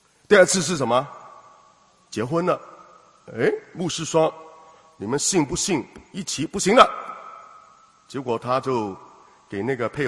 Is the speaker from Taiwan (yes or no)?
no; Hong Kong; 我是香港来的，香港来很多人很多时候要怎么样，好精的啊。